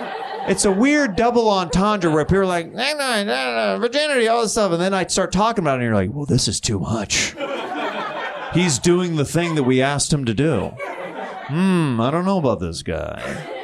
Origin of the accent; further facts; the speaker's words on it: Kansas, United States; Because I grew up very religious, and I grew up in Kansas